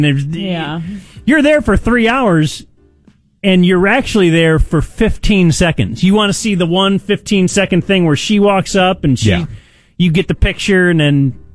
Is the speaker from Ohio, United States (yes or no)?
yes; Ohio, United States; Because we're from Ohio.